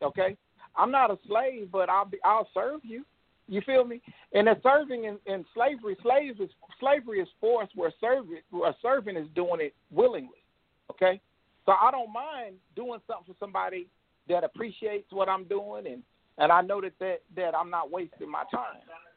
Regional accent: Texas, United States; now in California, United States; I'm in California. I'm a transplant from Texas.

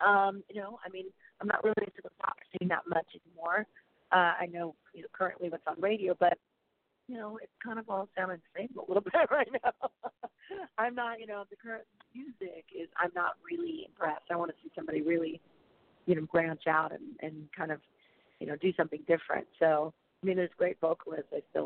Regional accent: California, United States; I mean, again, you know, I'm from California, so got to have some of my friends come out and be part of it

